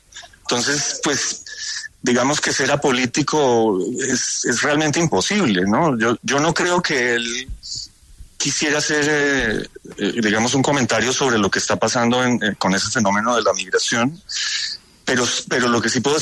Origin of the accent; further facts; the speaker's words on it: Colombia; en el resto de Latinoamérica saben que eso, los colombianos somos los únicos que lo decimos.